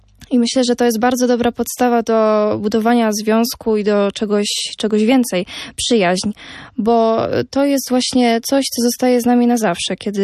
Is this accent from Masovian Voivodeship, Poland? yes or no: no; Lesser Poland, Poland; a kiedy dowiedział się, skąd pochodzę, że jest to Małopolska